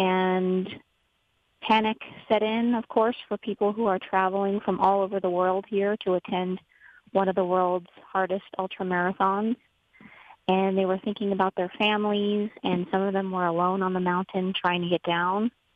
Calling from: Kailua, Hawaii, United States; I'm calling from Kailua, Hawaii.

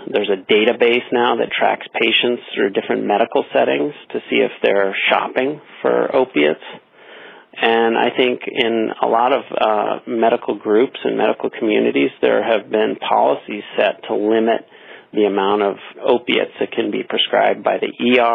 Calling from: San Francisco, California, United States; I'm calling from San Francisco.

